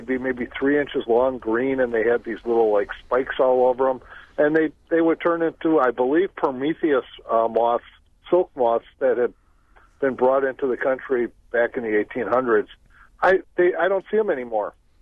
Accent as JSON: {"language": "English", "town": "Milwaukee", "region": "Wisconsin", "country": "United States", "tie": "born or raised there", "said": "Hey, I grew up in Milwaukee a long, long time ago"}